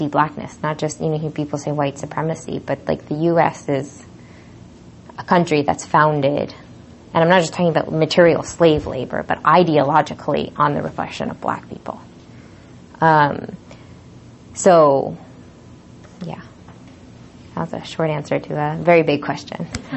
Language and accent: English; New York, United States; I'm from New York